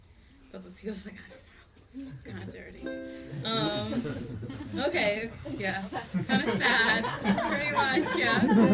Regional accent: Olympia, Washington, United States; now in Vista, United States; I'm from Olympia, Washington. I'm really happy to be here tonight. And I live Vista

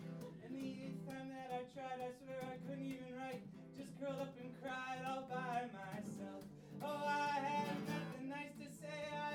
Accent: Michigan, United States; I'm from Michigan. This is like what we think California's like.

